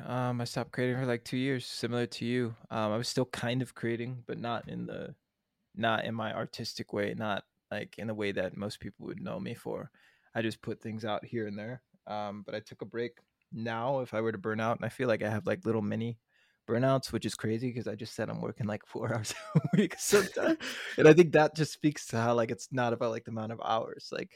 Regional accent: Minnesota, United States; Like I grew up in Minnesota, so I like skied and snowboarded a little bit, but never like real.

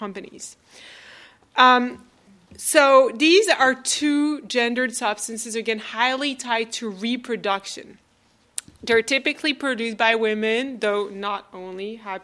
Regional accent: France; English is a second language; mostly in France, my home country, as you can hear.

